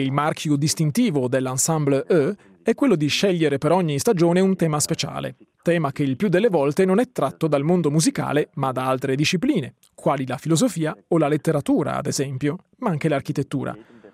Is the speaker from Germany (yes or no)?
no; Andeer, Graubünden, Switzerland; now in Chur, Switzerland; Quando mi sono trasferito da Ander a Coira, ho pensato subito di voler fondare un ensemble di musica contemporanea.